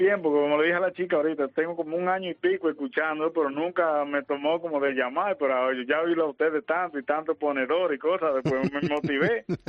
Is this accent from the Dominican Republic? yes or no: yes; Dominican Republic; now in Spain; No, tú sabes, en mi país está un poco, es República Dominicana, tú sabes, mucha delincuencia